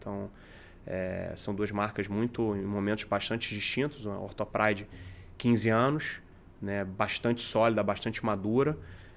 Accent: England, United Kingdom; also born or lived in Dominican Republic; mãe brasileira, pai italiano, crescido na Inglaterra.

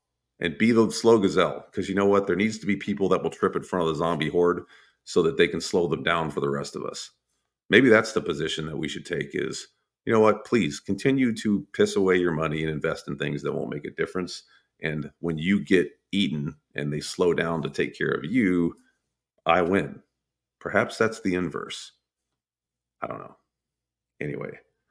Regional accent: Texas, United States; I'm sorry. I'm from Texas. I'm barely literate.

